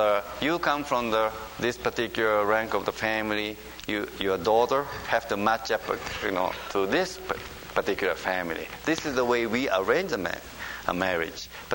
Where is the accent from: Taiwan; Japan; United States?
Japan; English is a second language; if we are born and raised in Japan, well, we think, you know, this is the way it is.